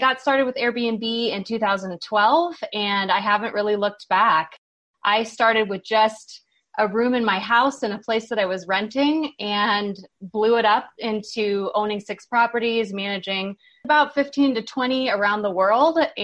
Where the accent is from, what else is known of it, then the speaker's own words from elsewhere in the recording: Hawaii, United States; now in Boulder, United States; Yeah, so I grew up in Hawaii, which is not really an entrepreneurial market.